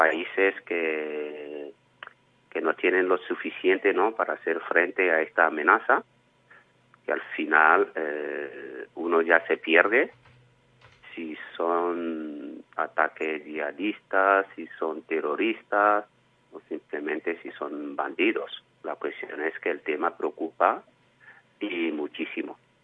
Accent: Burkina Faso; Spanish is a second language; ya llevan dos golpe de Estado en mi país, Burkina, pues llevamos dos golpes en 6 meses

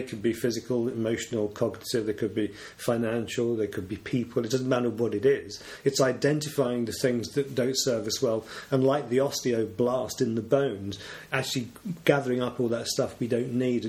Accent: United Kingdom; But one of the things about being British is we're embarrassed about admitting this things like love.

